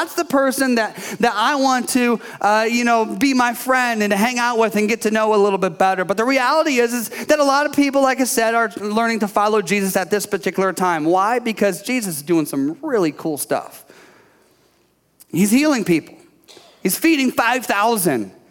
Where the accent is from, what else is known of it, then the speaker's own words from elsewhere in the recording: Michigan, United States; And I'm from Michigan, and jerky is like on high supply because everybody hunts in Michigan.